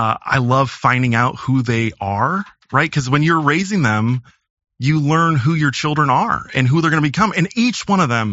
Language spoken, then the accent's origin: English; Quad Cities, United States; Well, I grew up in the Quad Cities. It's Western Illinois and Eastern Iowa. It's on the Mississippi River, hometown of John Deere Tractors.